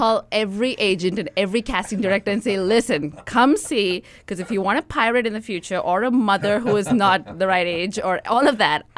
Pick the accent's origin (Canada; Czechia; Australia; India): India; Pune, Maharashtra; moved away as an adult; now in Brooklyn, United States; I'm originally from India, a city named Pune outside of Mumbai, and I came to the U.S. about 5 years ago. I was studying at Stella Adler School of Acting, so I'm now in Brooklyn, New York. I live in the U.S.